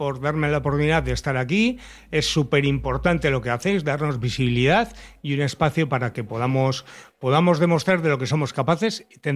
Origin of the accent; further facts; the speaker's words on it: Santurtzi, Basque Country, Spain; en las fiestas del Carmen de Santurchi, de mi pueblo